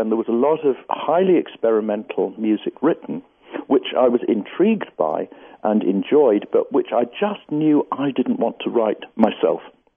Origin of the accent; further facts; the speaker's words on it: London, United Kingdom; born there; I was born in London.